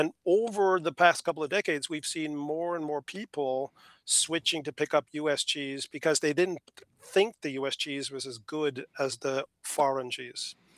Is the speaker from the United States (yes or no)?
no; Ireland; also born or lived in New Zealand; And so I grew up in Ireland and I lived in New Zealand.